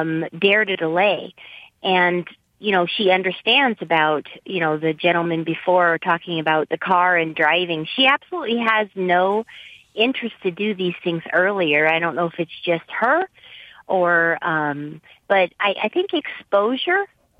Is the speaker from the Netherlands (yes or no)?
yes; Netherlands; English is a second language; now in United States; I was raised in Europe, in the Netherlands